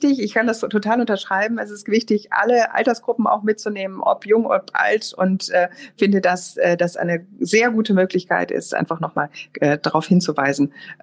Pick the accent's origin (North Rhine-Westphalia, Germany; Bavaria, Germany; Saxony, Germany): North Rhine-Westphalia, Germany; Ja, ich bin ja Ostwestfälin, lebe hier am Stadtrand von Bielefeld auf einem landwirtschaftlichen Betrieb, und wir haben einen Milchviehbetrieb